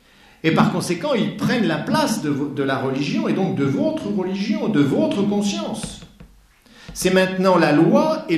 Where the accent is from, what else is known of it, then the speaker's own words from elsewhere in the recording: Normandy, France; je peux le dire parce que je suis normand, ils m'ont loupé en 1944 parce que je suis né sous leur bombe.